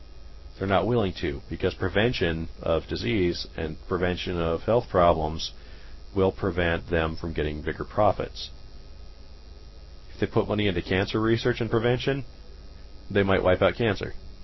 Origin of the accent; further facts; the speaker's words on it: Oregon, United States; Oregon, my home state, does, for example, but I don't remember what it is. I haven't been there in years, unfortunately.